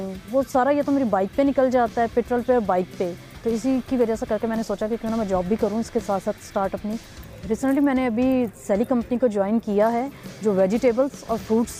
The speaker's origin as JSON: {"language": "Urdu", "town": "Lahore", "region": "Punjab", "country": "Pakistan", "said": "اور میں لاہور کی رہنے والی ہوں۔"}